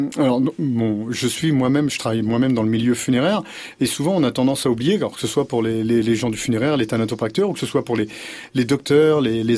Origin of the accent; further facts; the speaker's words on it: Saint-Romain-de-Colbosc, Normandy, France; Je suis pas parisien parce qu'on dit souvent que c'est la plage des parisiens, mais je suis né à côté, je suis de Saint-Romain-de-Colbosc, je suis à 25 km.